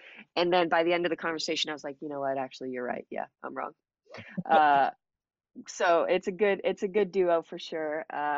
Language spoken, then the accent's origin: English; Florida, United States; No, I grew up mostly in South Florida, and I was there sort of after high school.